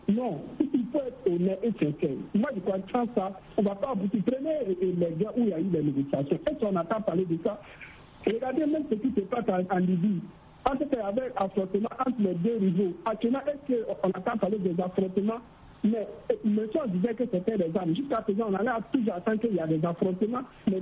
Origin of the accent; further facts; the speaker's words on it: Burkina Faso; Si vous regardez les images, et voilà la toile, même chez moi, au Burkina Faso, même ailleurs